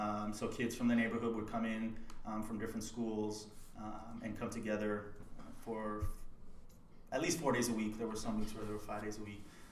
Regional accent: New York, United States; I grew up in East Harlem. I actually grew up just a few blocks away from their main office.

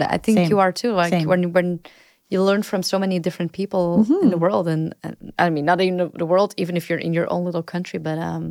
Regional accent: Antwerp, Flanders, Belgium; English is a second language; but I'm from Antwerp. Ik ben van Antwerpen, dus ik mag dit zeggen.

